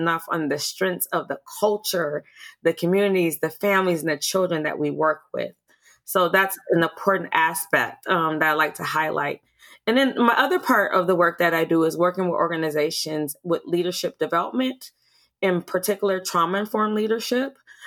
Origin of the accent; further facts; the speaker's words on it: Minneapolis, Minnesota, United States; I am from South Minneapolis, so an urban community with lots of strengths.